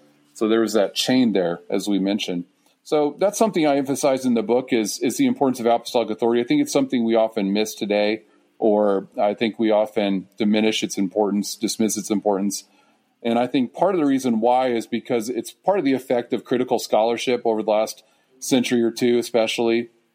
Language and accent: English; United States; Even though we're both American citizens, and I could say, well, you know, I'm actually just as qualified as this guy here. There's no difference between us. We're both Americans